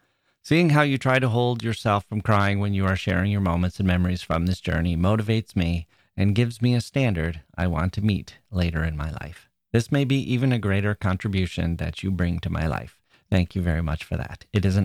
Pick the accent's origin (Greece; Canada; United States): Greece; English is a second language; moved away as an adult; now in Netherlands; I come from Greece, and this year I'm doing my master's in the Netherlands.